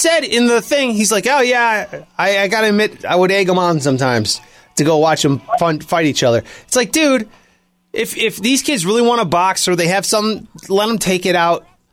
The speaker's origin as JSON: {"language": "English", "town": "Cleveland", "region": "Ohio", "country": "United States", "tie": "born or raised there", "said": "Cleveland, Ohio."}